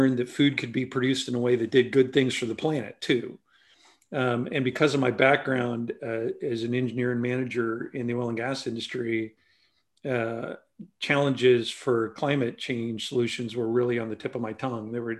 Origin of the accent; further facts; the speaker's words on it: Nebraska, United States; And I grew up in Nebraska, where our state bird was the meadowlark, right?